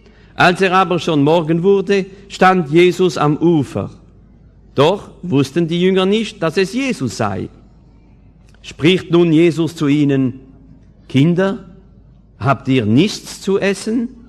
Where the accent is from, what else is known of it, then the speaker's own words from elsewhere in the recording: France; German is a second language; ich bin Franzose, gell, da kommen die Worte nicht mehr.